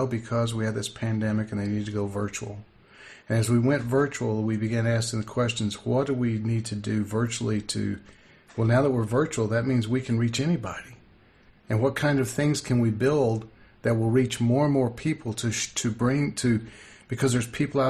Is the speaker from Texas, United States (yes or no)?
yes; Texas, United States; Yeah, I grew up. I was born near Lubbock, and that's when we talked about it.